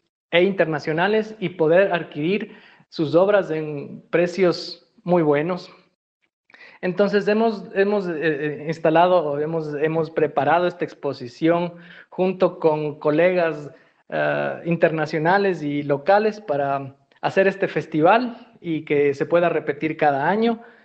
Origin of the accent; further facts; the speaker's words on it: Ecuador; que me recuerda mucho a mi país natal, Ecuador